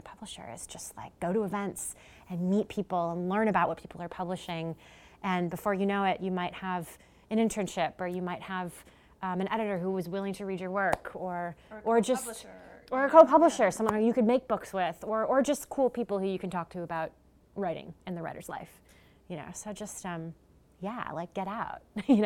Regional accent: Saint Paul, Minnesota, United States; I remember I am from St. Paul, Minnesota

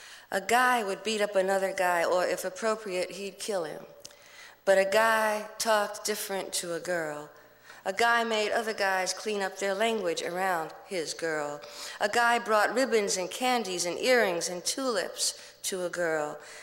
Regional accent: Brooklyn, New York, United States; I'm black and I come from Brooklyn and I grew up fighting and I grew up and I got out of Brooklyn because I got pretty good at fighting

